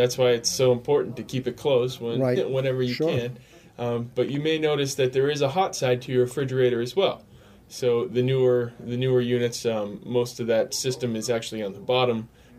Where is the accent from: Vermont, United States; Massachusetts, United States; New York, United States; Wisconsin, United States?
Vermont, United States; So I grew up in Vermont, where I worked, you know, in the construction field my entire life.